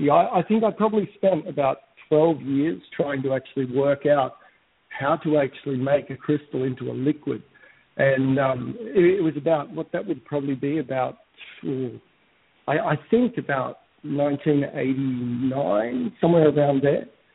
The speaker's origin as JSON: {"language": "English", "country": "Vanuatu", "tie": "born or raised there", "said": "I think probably the first thing to know is I grew up in Vanuatu in the islands."}